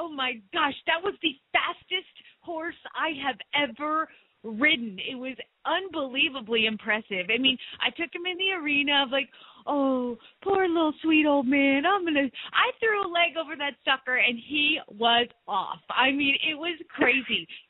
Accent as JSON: {"language": "English", "town": "Phoenix", "region": "Arizona", "country": "United States", "said": "from Phoenix, Arizona"}